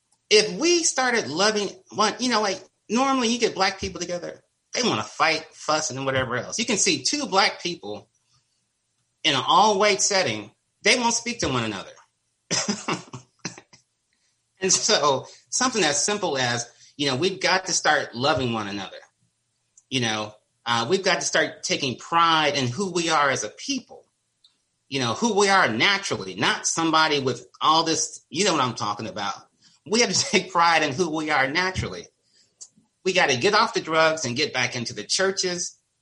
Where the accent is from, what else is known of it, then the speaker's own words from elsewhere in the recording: Oakland, California, United States; I'm from Oakland, when you go into the black neighborhoods, we have some of the most beautiful homes